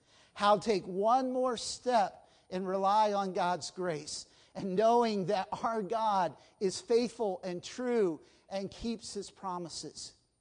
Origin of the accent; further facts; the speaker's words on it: Goroka, Eastern Highlands, Papua New Guinea; I was sitting in that airplane in the tiny airport in Goroka, PNG, my hometown